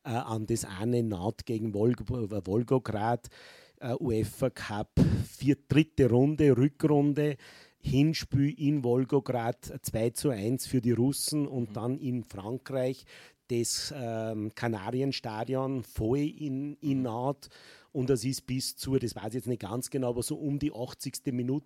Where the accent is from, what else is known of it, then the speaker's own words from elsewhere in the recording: Linz, Upper Austria, Austria; das war als Linzer ein Linzer Spiel